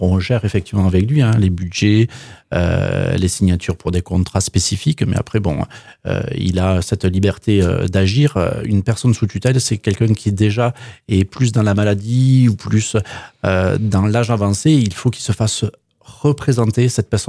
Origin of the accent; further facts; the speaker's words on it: Toulouse, Occitanie, France; Je suis toulousain